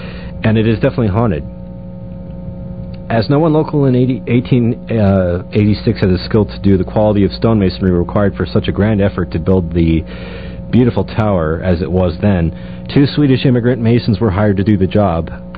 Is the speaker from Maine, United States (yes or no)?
no; Wyoming, United States; wanted to talk to you about one of my favorite haunted places in the state of Wyoming, which is where my hometown is.